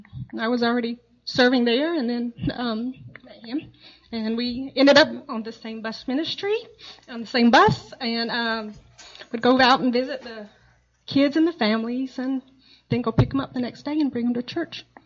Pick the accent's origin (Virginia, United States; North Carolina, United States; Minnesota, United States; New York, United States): North Carolina, United States; Charlotte; I grew up in Charlotte.